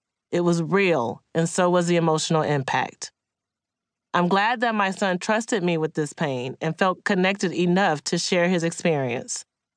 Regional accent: Wichita Falls, Texas, United States; Growing up in Wichita Falls, Texas, where the KKK had held quarterly rallies and publicly burned crosses as a form of visual intimidation, I had learned to cope through silence.

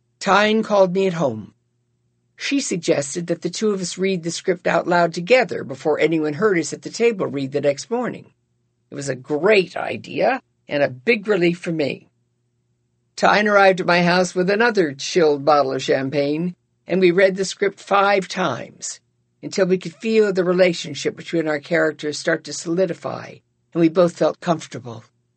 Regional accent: California, United States; As a Californian, I had always heard that New Yorkers didn't give a shit about anybody but themselves.

